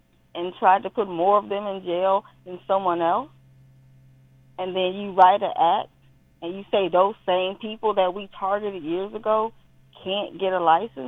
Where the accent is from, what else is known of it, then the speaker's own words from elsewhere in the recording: Chicago, Illinois, United States; Everyone knew I was the girl from Chicago who sold the weed.